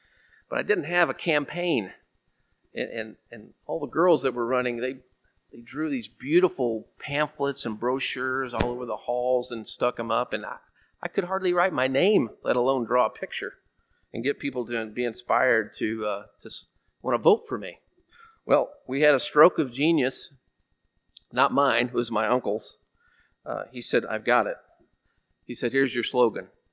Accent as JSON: {"language": "English", "region": "Illinois", "country": "United States", "tie": "born or raised there", "said": "Well, at the time, I grew up in Southern Illinois, and the big economy in Southern Illinois was coal mining."}